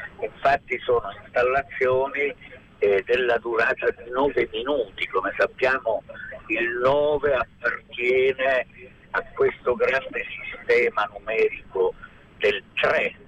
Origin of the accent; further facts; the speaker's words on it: Calabria, Italy; now in Florence, Italy; ho pensato bene di ritornare a casa nella mia Calabria e cercare di restituire qualcosa alla mia terra. Questo, diciamo, è il mio disegno futuro che si sta sviluppando, ma certo non posso abbandonare Firenze, nella quale mi sono formato e ho vissuto per 45 anni.